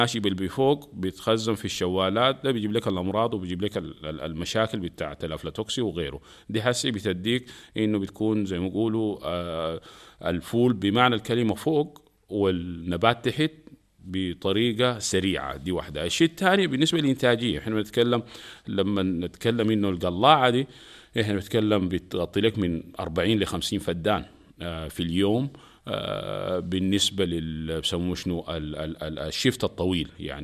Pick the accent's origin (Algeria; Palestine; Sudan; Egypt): Sudan; احنا هنا في السودان مرات بيقول لك يعني الناس اللي قعدنا معاهم في مناطق السودان مختلفة